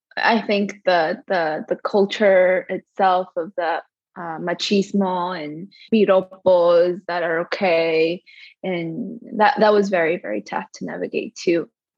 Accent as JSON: {"language": "English", "country": "Peru", "tie": "born or raised there", "said": "it's okay to be biracial, and explain to them like your struggles, like growing up in Peru, moving on, da da da."}